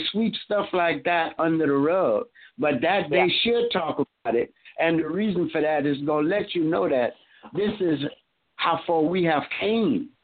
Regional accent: Lawtell, Louisiana, United States; born there; I remember back in Louisiana in Lake Charles and in Lafayette and Opelousas. I was born in Lawtail

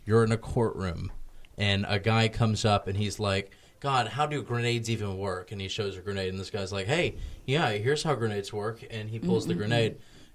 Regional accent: the South, United States; I'm from the South.

